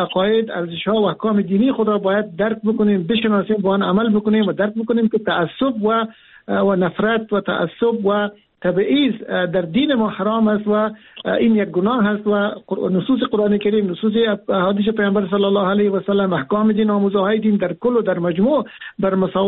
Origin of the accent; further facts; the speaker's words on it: Afghanistan; ما ساکنان سرزمین افغانستان، ما افغان هستیم، ما فرزندان افغانستان هستیم و ما در جغرافیای کشور به نام افغانستان زندگی میکنیم